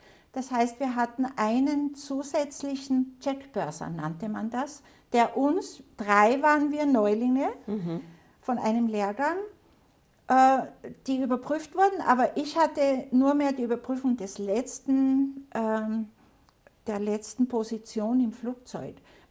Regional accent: Austria; ich bin Österreicherin

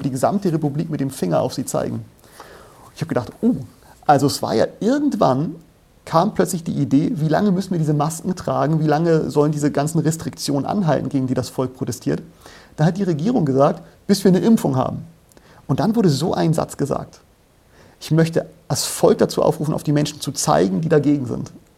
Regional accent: Germany; gerade als Deutsche haben wir natürlich große Ohren und sagen, was passiert hier in unserem Land?

